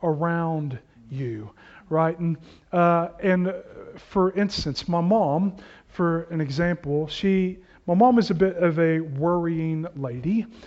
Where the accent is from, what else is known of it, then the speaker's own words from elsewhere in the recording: Magnolia, Texas, United States; When I tell people I'm from Magnolia rather than Houston, I'm immediately made fun of, understandably.